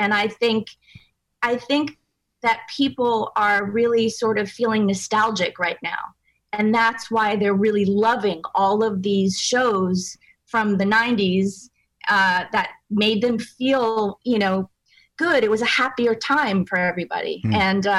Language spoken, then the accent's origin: English; New England, United States; I grew up in New England, so I great driver, and I'm still scared to drive in Manhattan.